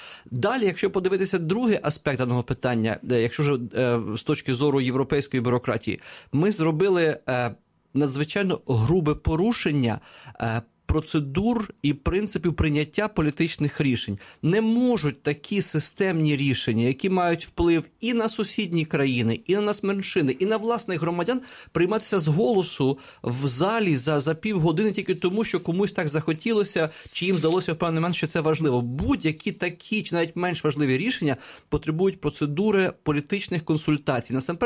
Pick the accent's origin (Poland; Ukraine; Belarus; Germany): Ukraine; Chernivtsi Oblast; в моїй рідній Чернівецькій області, де так само десь біля 200 з копійками тисяч румун